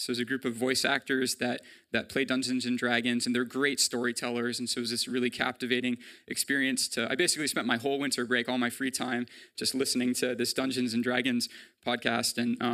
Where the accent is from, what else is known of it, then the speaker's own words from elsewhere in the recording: Salem, United States; I grew up in Salem in a Christian home.